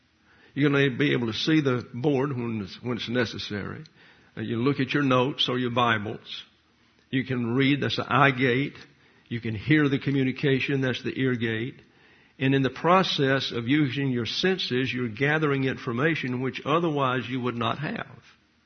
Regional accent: the South, United States; So I'm from the South, so I don't get all the syllables and that kind of thing.

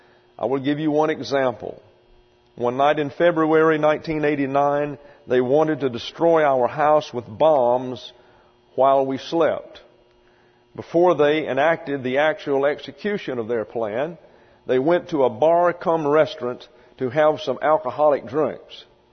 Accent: Vijayawada, Andhra Pradesh, India; Vijayawada, my hometown.

